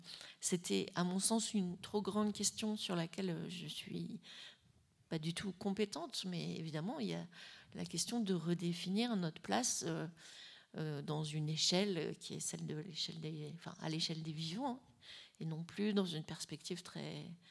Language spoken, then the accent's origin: French; France; je parle, j'allais dire pour ma paroisse, mais en tant que Française